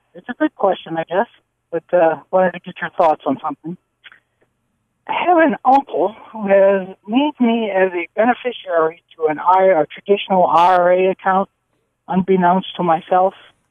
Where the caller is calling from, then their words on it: Covington, Louisiana, United States; Covington, yeah. Louisiana.